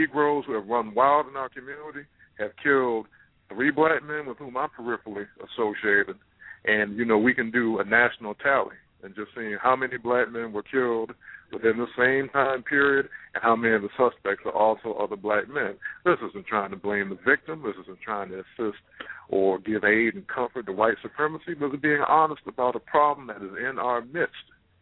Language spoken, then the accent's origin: English; Savannah, Georgia, United States; the son of a sister I know in my hometown of Savannah, Georgia, me and Clarence Thomas were raised and escaped from the same town.